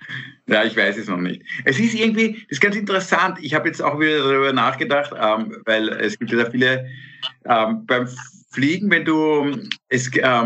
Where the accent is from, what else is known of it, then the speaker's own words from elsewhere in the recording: Austria; Jetzt könnten wir als Österreicher zumindest anfangen.